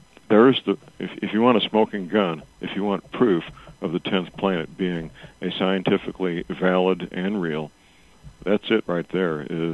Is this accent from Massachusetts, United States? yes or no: no; St. Louis, Missouri, United States; One near my hometown, St. Louis, was one of those.